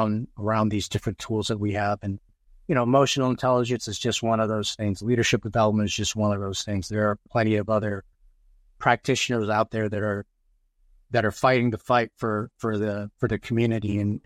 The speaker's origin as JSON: {"language": "English", "country": "Philippines", "said": "especially coming and wearing the lens of being Filipino, you start to see a lot of the generational patterns that exist"}